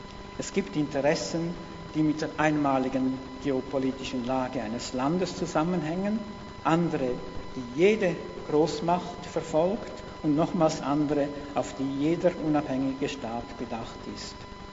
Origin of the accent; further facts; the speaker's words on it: Switzerland; In meinem Land, meinem Herkunftsland, der Schweiz